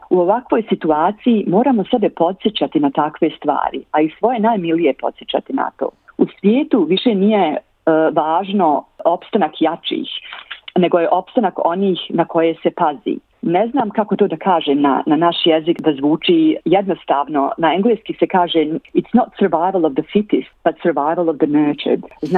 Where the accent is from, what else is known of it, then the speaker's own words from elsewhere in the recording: Kozarska Dubica, Republika Srpska, Bosnia & Herzegovina; born there; ja sam rođena u Bosanskoj Dubici u porodici koja mi je uvijek pružala puno ljubavi i topline, kao i većina bosansko-hercegovačkih porodica i porodica bivše Jugoslavije.